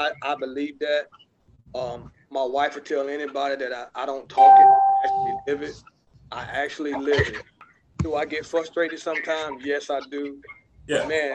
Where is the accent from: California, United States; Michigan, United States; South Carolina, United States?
South Carolina, United States; Prosperity; I grew up on the Ponderosa in Prosperity. I ain't have nothing.